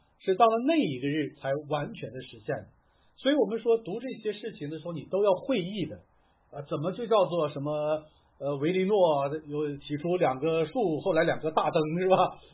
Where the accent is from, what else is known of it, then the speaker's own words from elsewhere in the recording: Linfen, Shanxi, China; 我老家临汾，你一听汾汾水是吧